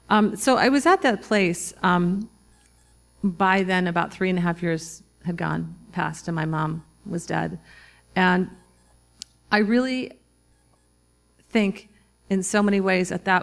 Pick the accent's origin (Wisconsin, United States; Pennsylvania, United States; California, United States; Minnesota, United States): Minnesota, United States; accent: Minnesota; Didn't you hear my Minnesota accent when I said Minnesota? I don't normally have it, but once in a while it comes out.